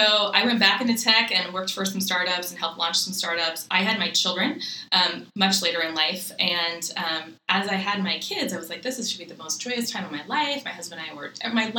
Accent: Lakewood, Washington, United States; I grew up south of Tacoma, but I still call myself a Seattleite. So I grew up in the city of Lakewood, Washington.

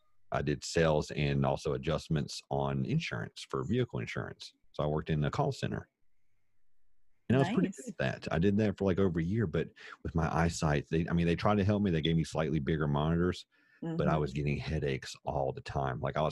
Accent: the South, United States; accent: Southern; there was that one girl in Full House Poker that would talk about my southern accent and my voice in general.

